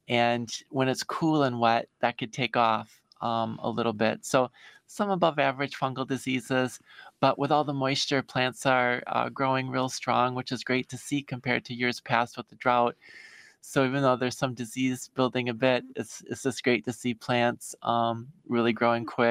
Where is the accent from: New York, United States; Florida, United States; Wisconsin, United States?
Wisconsin, United States; Milwaukee; So myself, I grew up in the Milwaukee area, and when I was a kid, I loved gardening and science